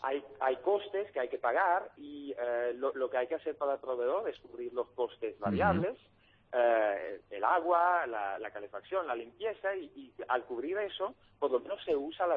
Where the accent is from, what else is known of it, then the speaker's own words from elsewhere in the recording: Netherlands; moved away as an adult; now in Spain; Pero yo llevo casi toda mi vida viviendo, llevaba casi toda mi vida viviendo en Holanda, y hace 3 años me vine a España